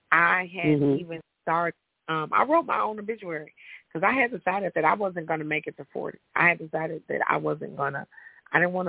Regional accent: Chicago, Illinois, United States; Growing up in Chicago, I was a dark-skinned, thick girl, heavy-set, big girl.

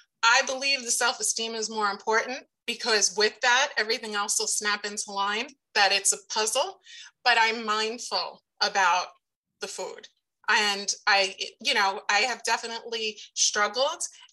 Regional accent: Brooklyn, New York, United States; accent: Brooklyn; So I'm from Brooklyn, New York, and then I moved out to Long Island when I was about 18.

